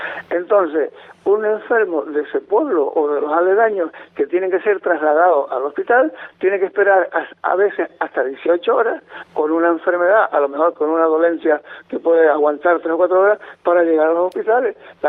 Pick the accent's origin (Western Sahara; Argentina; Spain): Spain; Canary Islands; para mi tierra, para la Isla del Hierro